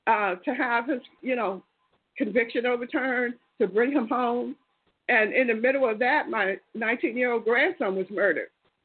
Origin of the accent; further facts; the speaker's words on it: Coatesville, Pennsylvania, United States; born there; also born or lived in Reading; now in Bay Area, United States; I live in the Bay Area. I was born in Pennsylvania, in Coatesville. Lived in Reading, Pennsylvania.